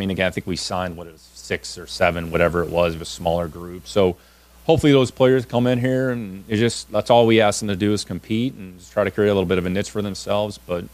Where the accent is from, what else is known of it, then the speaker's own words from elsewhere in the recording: Cleveland, Ohio, United States; We're both from Cleveland.